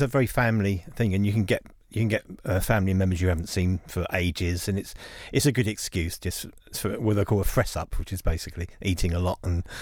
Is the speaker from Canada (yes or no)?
no; London, United Kingdom; I was brought up in London. In terms of being secular, it's very much the traditional side. So my family would have been very... traditionally Jewish in terms of cultural things.